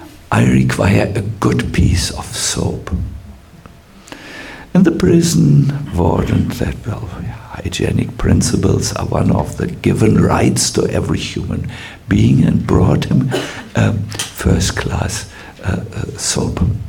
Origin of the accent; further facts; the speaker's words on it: Germany; English is a second language; Yes, I'm from Germany. Germans are proud people.